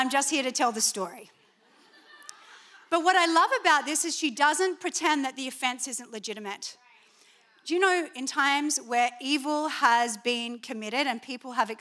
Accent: Australia; as an Australian, because we were born apologizing, sorry, sorry, sorry, sorry

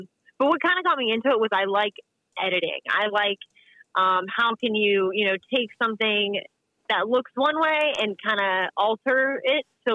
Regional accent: West Virginia, United States; And so we're both from West Virginia. We lived about 2 hours apart.

